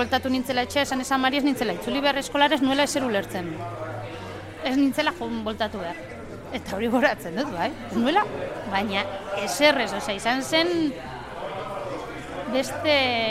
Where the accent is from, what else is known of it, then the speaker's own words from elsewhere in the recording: Barakaldo, Basque Country, Spain; born there; 80ko hamarkadako barakaldo gris horretan jaio nintzen ni.